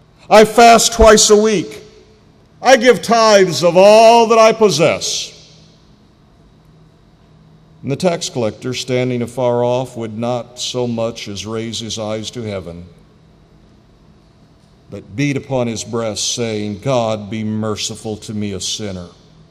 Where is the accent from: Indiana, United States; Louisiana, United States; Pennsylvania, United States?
Indiana, United States; South Bend; I come from South Bend, Indiana, originally.